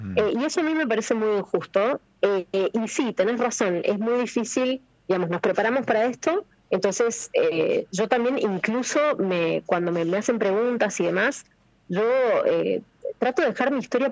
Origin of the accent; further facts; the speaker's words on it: San Juan, Argentina; Yo no tenía, como obviamente soy de San Juan, digamos, no tenía aquí alguien que me viniera a saludar